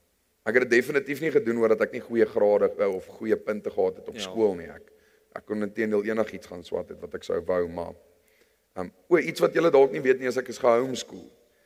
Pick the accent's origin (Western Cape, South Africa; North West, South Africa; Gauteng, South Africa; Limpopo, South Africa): Limpopo, South Africa; Nylstroom; Ek het groot geword in Nylstroom. Net aan die kant Warmbad.